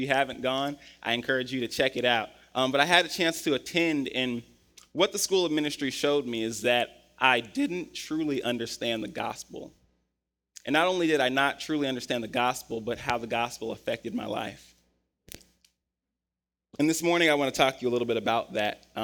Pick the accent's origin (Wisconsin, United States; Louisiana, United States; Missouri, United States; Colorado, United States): Colorado, United States; now in Tallahassee, United States; I'm from Colorado, so I'm used to a lot of different types of weather, mostly cold, though.